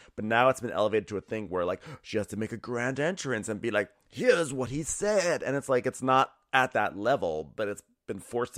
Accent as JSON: {"language": "English", "country": "Canada", "said": "I'm Canadian, like, yes, don't forget."}